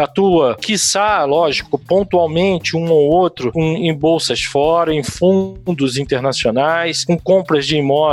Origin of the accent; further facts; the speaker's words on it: Rio de Janeiro, Brazil; also born or lived in Acre; eu cheguei em 2004, saí em 2009, voltei para São Paulo, eu sou carioca.